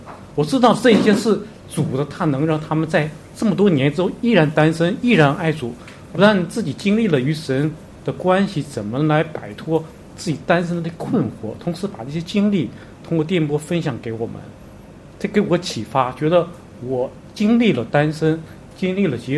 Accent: Jiangsu, China; 我是来自江苏的

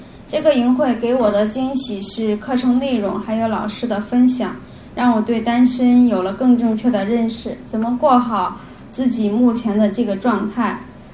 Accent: Shaanxi, China; 我是陕西的

